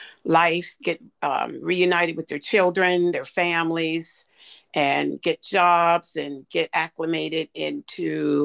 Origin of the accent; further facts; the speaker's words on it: Fredericktown, Pennsylvania, United States; Well, I'm a Pennsylvanian. I was raised in outside of Pittsburgh, Pennsylvania, in a little town called Fredericktown.